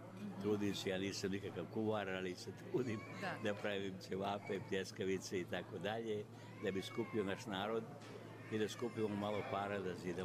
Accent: Novi Bečej, Vojvodina, Serbia; also born or lived in Belgrade; ali ja nisam Beogradan. Tamo sam samo išao u školu, pa inače sam iz Novog Beča, iz Banata. Tamo sam se rodio, odrastao.

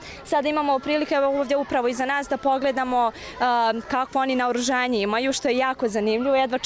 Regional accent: Zvornik, Republika Srpska, Bosnia & Herzegovina; iz Zvornika sam, 4. sam razred srednje ekonomske škole, tačnije smjer poslovno-pravni tehničar, ove godine sam maturant.

